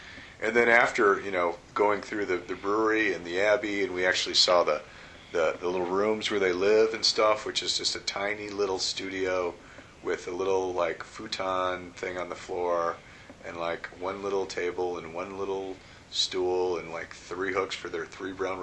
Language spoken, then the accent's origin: English; Chicago, Illinois, United States; And we're like, oh, no, no, we're from Chicago.